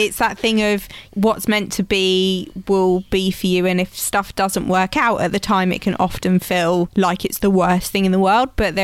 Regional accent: London, United Kingdom; I grew up in London

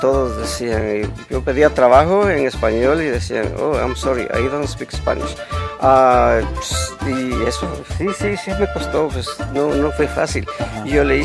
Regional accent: Guatemala; Yo soy guatemalteco. Este trabajo lo comencé a aprender a los 8 años de edad. Ahorita tengo 64.

